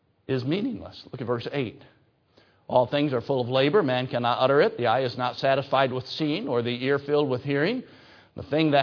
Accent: Michigan, United States; Somebody asked me yesterday, where are you from? I said, I'm from Michigan.

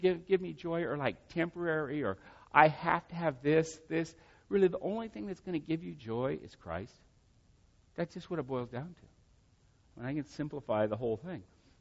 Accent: United States; Look, I'm happy I'm an American

